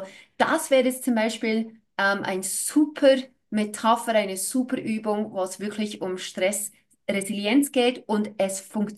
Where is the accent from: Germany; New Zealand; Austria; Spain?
New Zealand; Also ich weiß, ich bin in Neuseeland aufgewachsen.